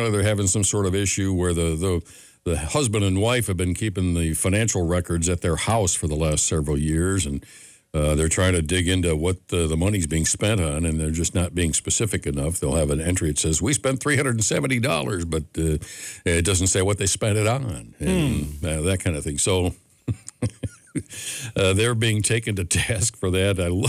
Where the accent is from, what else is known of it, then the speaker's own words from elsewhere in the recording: Cleveland, Ohio, United States; I watched some of my hometown Browns last night NFL Network.